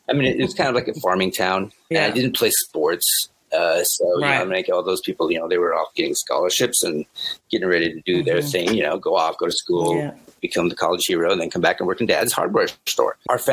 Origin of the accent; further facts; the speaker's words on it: Hillsboro, Oregon, United States; I grew up in a little city outside of Portland called Hillsboro. Yeah, it's about maybe 20 minutes or 20 miles outside of Portland, kind of going towards the coast.